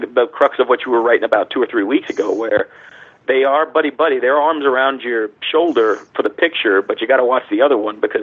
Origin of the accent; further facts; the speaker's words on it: New York City, New York, United States; because I grew up in New York City